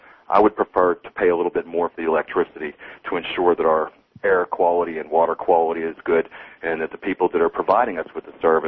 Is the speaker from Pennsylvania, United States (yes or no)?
yes; Pittsburgh, Pennsylvania, United States; I come from Pittsburgh. To me, it's the cradle of the labor movement.